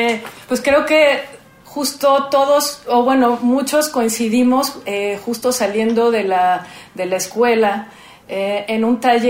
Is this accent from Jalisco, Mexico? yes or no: yes; Guadalajara, Jalisco, Mexico; Soy tapatía.